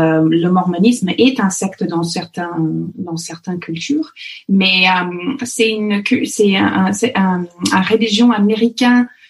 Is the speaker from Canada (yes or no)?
yes; Alberta, Canada; ma région là où j'ai grandi, qui s'appelle l'Alberta, ce qui est un peu le Texas du Canada, mais en 15 000 fois plus froid. C'est une région qui fait deux fois la taille de la France.